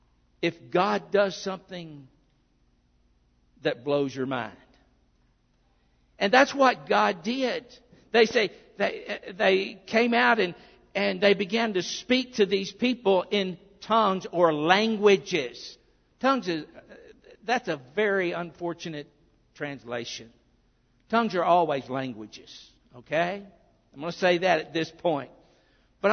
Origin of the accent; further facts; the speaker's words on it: Des Arc, Arkansas, United States; You see, I'm from Des Arc, Arkansas. I'm not the only one. Michael is too. Josh has roots there.